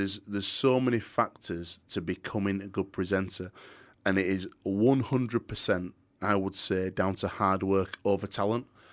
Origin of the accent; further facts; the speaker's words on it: Yorkshire and the Humber, United Kingdom; accent: Yorkshire; I like to keep a bit of my Yorkshire accent with also being able to speak clearly so anybody can understand me.